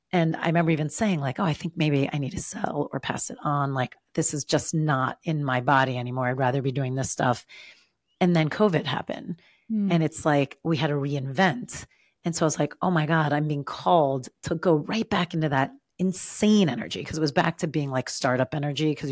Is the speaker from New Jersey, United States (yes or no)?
yes; New Jersey, United States; I'm from New Jersey. I swear all the time.